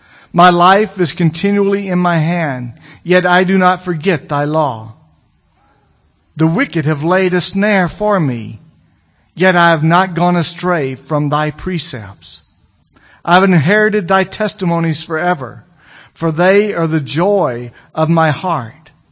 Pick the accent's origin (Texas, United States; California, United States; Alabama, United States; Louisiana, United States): Alabama, United States; Gordo; I said, "Listen, lady, I was born and raised in Gordo, Alabama. I just don't know how to talk right anymore." So you have to have a right dialect to be able to be from Gordo, Alabama. As I grew up, I was in a small church